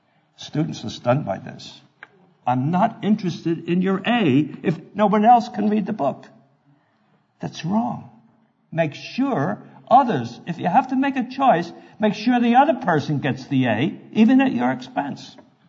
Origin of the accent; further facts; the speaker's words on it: New York, United States; as I say, growing up in New York, with all the traffic, I had learned early on that I could cut into a line of cars at any speed, at any place, and do it safely.